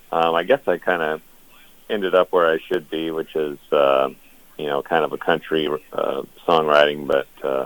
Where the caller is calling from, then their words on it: Sheboygan, Wisconsin, United States; Calling from Sheboygan, Wisconsin.